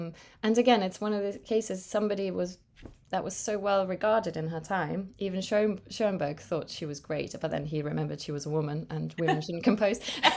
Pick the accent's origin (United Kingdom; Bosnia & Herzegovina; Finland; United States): Bosnia & Herzegovina; Sarajevo, Federation of Bosnia and Herzegovina; English is a second language; when I was growing up in Sarajevo